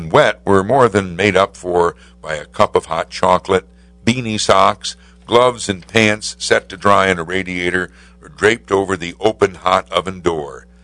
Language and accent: English; Amsterdam, New York, United States; When I was growing up on Park Hill, Amsterdam in the 50s, an especially snowy night was the herald of a fantastic possibility.